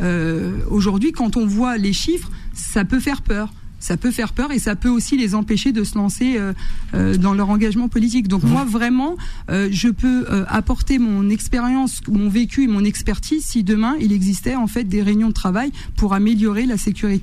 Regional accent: Bondy, Île-de-France, France; je suis née à Bondy, j'ai grandi à Bondy. On y est depuis plus de 70 ans.

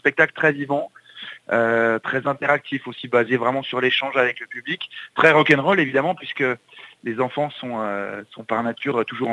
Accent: Besançon, Bourgogne-Franche-Comté, France; moi je suis de Besançon, avec mon équipe on est tous du coin

